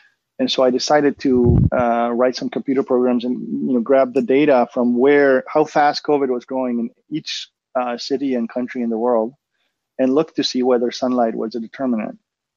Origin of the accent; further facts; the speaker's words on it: Argentina; I was born and raised in Argentina, so I'm speaking as a Latino.